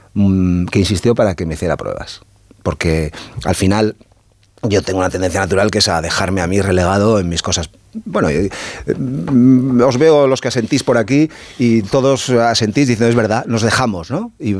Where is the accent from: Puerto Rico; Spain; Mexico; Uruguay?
Spain; Basque Country; yo cuento esto con naturalidad, insisto, aún siendo vasco